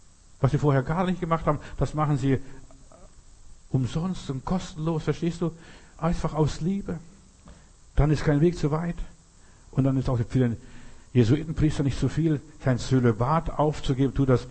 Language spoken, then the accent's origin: German; Bavaria, Germany; Ich bin in Bayern groß geworden. Wir wohnten eine Weile in Bayern, Niederbayern, im tiefsten Bayern und so weiter.